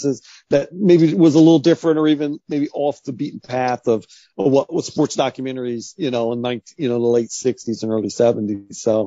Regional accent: Columbus, Ohio, United States; I grew up in Columbus, Ohio. So obviously, you know, cradle pro football in Ohio.

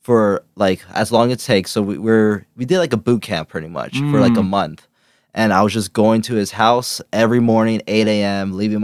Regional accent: Corona, California, United States; So pretty much I grew up in Corona.

